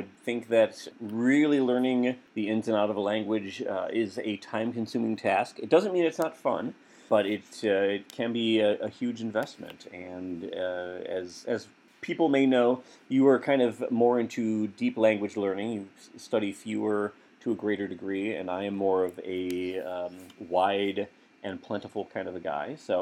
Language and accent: English; United States; As an American, I would recommend pretty close to what you said about learning something either Germanic or Romance.